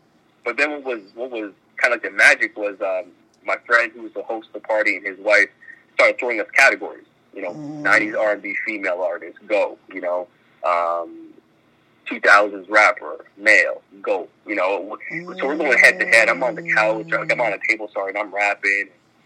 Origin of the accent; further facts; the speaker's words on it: Toronto, Ontario, Canada; I am in Canada. I'm in Toronto right now, but by way of Jamaica. I'm first-generation Canadian, but I'm Jamaican-Canadian as well at the same time.